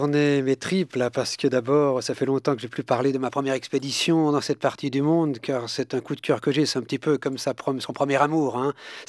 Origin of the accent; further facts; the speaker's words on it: Switzerland; en tant que Suisse, le bagne, je ne connaissais pas